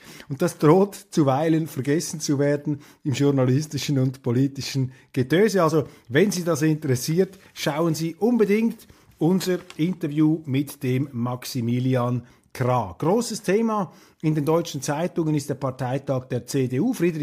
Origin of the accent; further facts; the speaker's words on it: Switzerland; und man hofft auch als Schweizer für Deutschland, dass es wieder etwas freiheitliche Wege beschreiten möge.